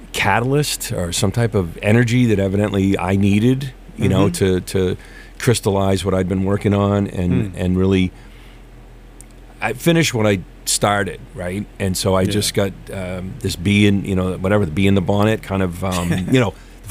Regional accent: Maine, United States; We're both from Maine. We live there now. We live outside of Portland, and we Lisa and I moved back to Maine

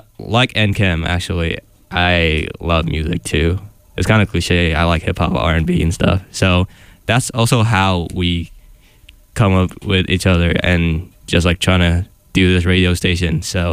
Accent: Vietnam; now in Connecticut, United States; So I'm originally from Vietnam, but then I moved to Connecticut. And 860, if you're wondering.

